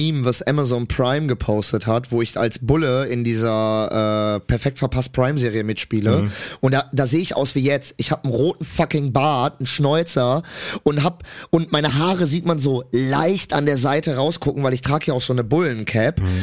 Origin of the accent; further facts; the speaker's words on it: Cologne, North Rhine-Westphalia, Germany; Das Ding ist, ich bin ja Kölner. Und als Kölner wächst du mit dem Karneval auf.